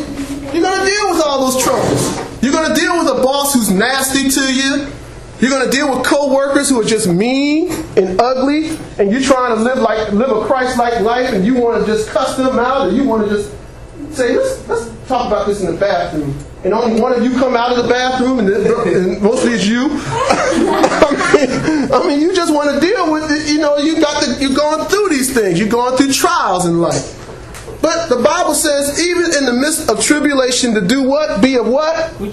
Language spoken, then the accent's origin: English; Trenton, New Jersey, United States; I grew up in Trenton, New Jersey. I grew up in the hood, where there was gang banging, where there was crack selling and dope smoking. I grew up on the streets in that kind of area.